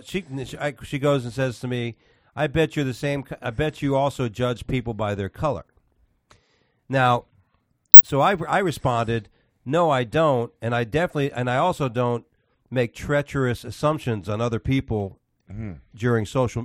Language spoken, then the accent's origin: English; Miami Beach, Florida, United States; And I go, dude, I'm from South Beach.